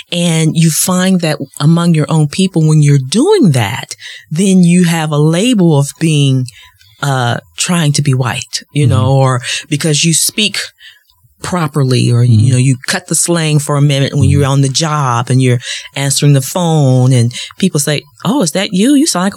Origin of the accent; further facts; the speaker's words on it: East St. Louis, Illinois, United States; you're from Chicago and I'm from East St. Louis.